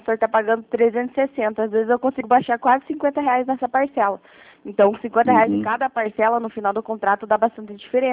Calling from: Guarapuava, Paraná, Brazil; Eu sou de Guarapuava, Paraná.

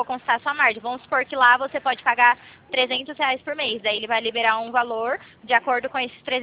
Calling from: São Paulo, Brazil

